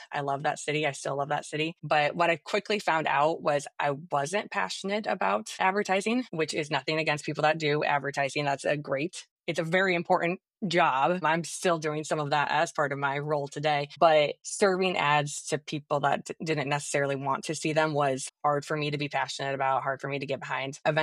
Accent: Iowa, United States; So I grew up in Eastern Iowa.

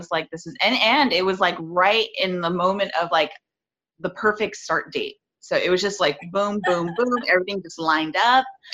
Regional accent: Whittier, California, United States; I'm from Whittier, California.

